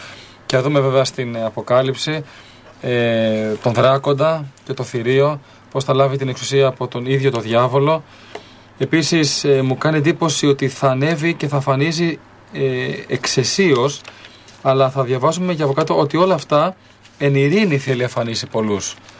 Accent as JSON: {"language": "Greek", "country": "Greece", "said": "είμαι και από την Ελλάδα μας τώρα που πιεζόμαστε"}